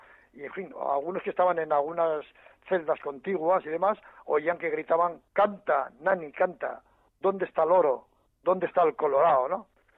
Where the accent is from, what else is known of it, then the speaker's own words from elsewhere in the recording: Pamplona, Navarre, Spain; yo soy de Pamplona